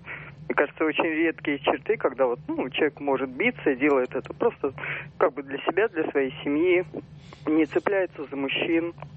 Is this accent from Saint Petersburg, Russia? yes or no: yes; Saint Petersburg, Russia; я из Санкт-Петербурга.